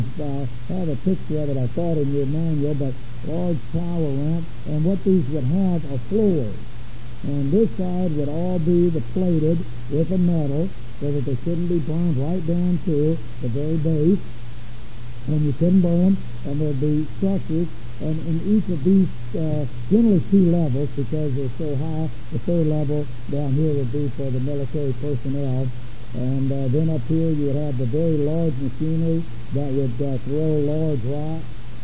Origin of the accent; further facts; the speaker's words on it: United States; I like to get everything from a football field perspective in growing up in America.